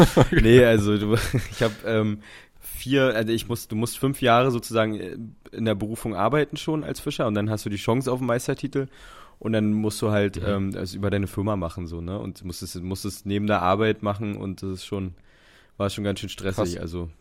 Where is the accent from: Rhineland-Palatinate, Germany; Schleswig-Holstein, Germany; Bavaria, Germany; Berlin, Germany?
Berlin, Germany; ich muss jetzt auch aus Berlin rausziehen, weil ich komme ja aus Berlin und dann bin ich halt so ein Müritzfischern hoch und habe da meine Berufsausbildung gemacht.